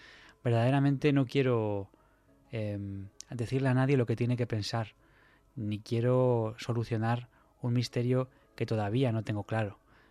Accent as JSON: {"language": "Spanish", "town": "Madrid", "region": "Community of Madrid", "country": "Spain", "tie": "born or raised there", "said": "en todo mi tiempo, que es desde que nací, que llevo en Madrid"}